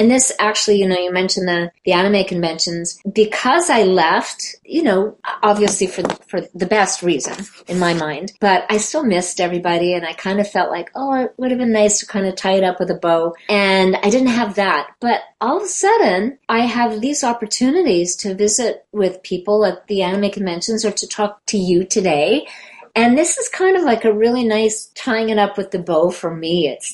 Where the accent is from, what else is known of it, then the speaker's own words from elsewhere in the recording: Calgary, Alberta, Canada; and I'm from Calgary, Alberta, Western Canada, originally. Yes. That's where I grew up.